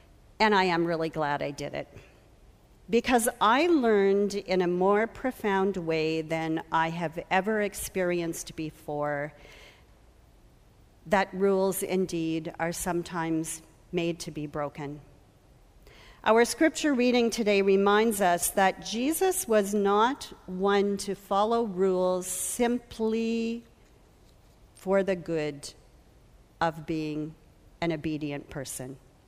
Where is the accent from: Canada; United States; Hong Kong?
Canada; For most of us as liberal Canadian Christians, there's nothing too shocking in those declarations.